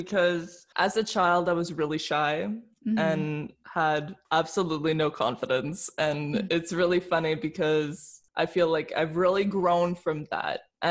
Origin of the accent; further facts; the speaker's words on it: Canada; first language French; English is a second language; now in Switzerland; My background, like, I'm a French Canadian. So my first language is actually French, but it's funny because here in Switzerland, my French is completely different. So I tend to just say I'm Canadian here. So I'm living in Switzerland.